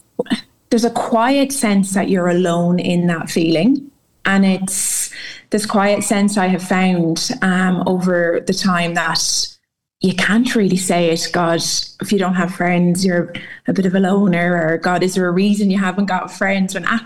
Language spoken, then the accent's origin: English; Sligo, Connacht, Ireland; moved away as an adult; now in Dublin, Ireland; I grew up in Sligo all my life, and I moved to Dublin for college. And I was there for 8 years between college and working there.